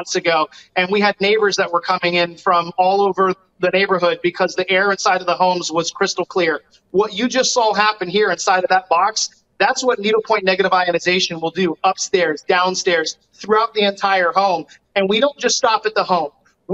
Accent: West Palm Beach, Florida, United States; since, you know, the early 80s growing up in West Palm Beach, Florida, when you would see crystal clear blue skies at the beach.

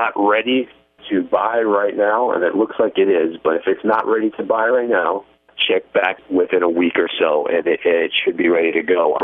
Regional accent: Arizona, United States; I live in Arizona, so I always put in for my home state

